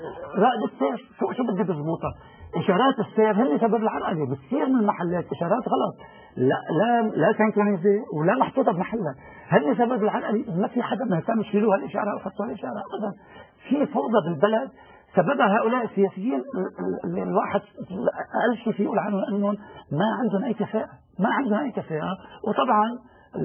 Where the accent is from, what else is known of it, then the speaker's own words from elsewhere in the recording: Lebanon; أنا اليوم ما بقول شيعي أنا لبناني انتقلت من شيعيتي للبنانيتي